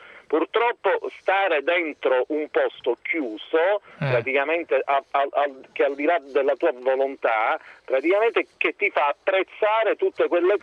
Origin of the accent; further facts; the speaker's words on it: Sicily, Italy; La Sicilia per me è un credo, perché mi devo dare tantissimo praticamente alla mia terra e alla creatività che mi ha dato.